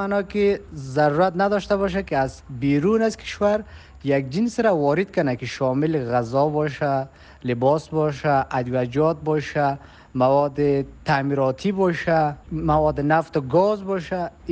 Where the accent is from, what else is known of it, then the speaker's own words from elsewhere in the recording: Afghanistan; born there; حق ما در افغانستان به دنیا آمدیم، زاده شدیم